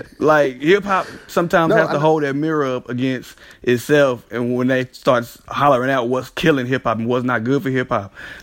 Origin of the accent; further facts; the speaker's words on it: Brooklyn, New York, United States; I'm from Brooklyn.